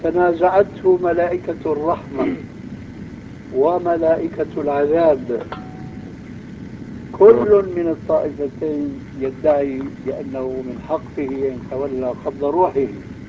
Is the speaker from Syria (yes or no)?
yes; Syria; على مذهب العام عندنا في سوريا